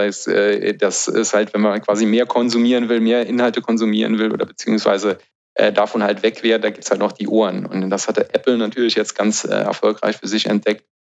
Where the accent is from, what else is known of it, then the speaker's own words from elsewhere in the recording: Germany; was auch bei uns in Deutschland